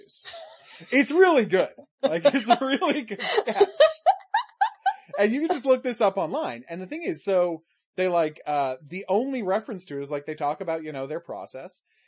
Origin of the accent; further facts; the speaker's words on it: Canada; we're Canadian, so I just wanted to recommend it to people